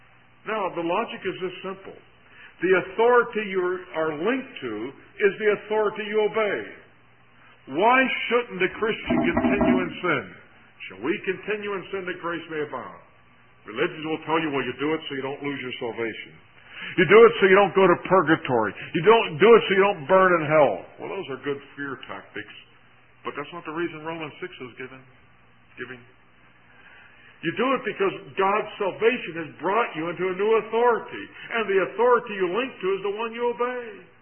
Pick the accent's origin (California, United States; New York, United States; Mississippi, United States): New York, United States; Rochester; Most of you know I come from Rochester, New York.